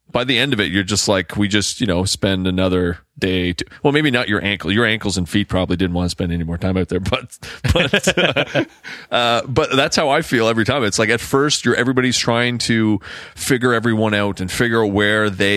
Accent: Nova Scotia, Canada; but that's how I grew up here in Nova Scotia.

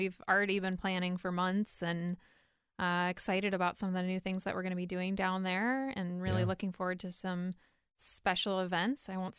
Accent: Cleveland, Ohio, United States; I was from Cleveland, so I thought, oh, you can just follow the same directions back.

